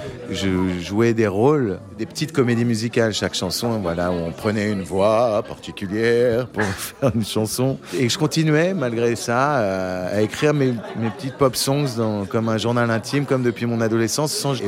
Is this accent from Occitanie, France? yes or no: no; Bondy, Île-de-France, France; Je suis né à Bondy et j'ai toujours vécu, j'y vis toujours dans le 93. C'est ma patrie.